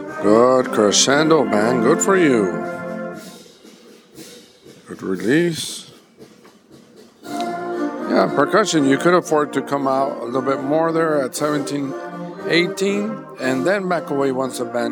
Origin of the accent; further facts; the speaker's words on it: Rio Grande City, Texas, United States; I am from Rio Grande City.